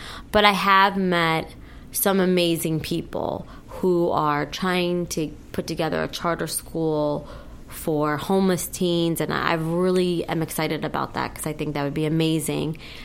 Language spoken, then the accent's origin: English; New Jersey, United States; also born or lived in New York; I grew up in New Jersey and then upstate New York.